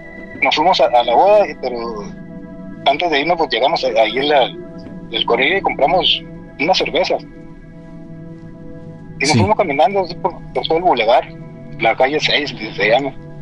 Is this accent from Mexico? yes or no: yes; Hermosillo, Sonora, Mexico; Y pues yo les comenté que no sabía yo, que pues yo soy de Hermosillo, digo, y allá sí acostumbramos a estar tomando por la calle